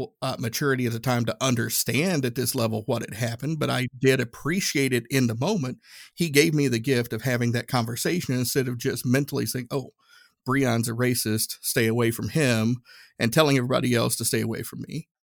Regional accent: Tennessee, United States; born or raised there

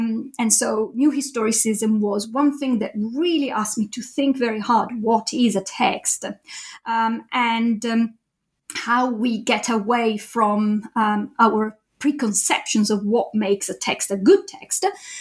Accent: Italy; also born or lived in Japan; now in Cambridge, United Kingdom; I did my PhD in Italy, my home country

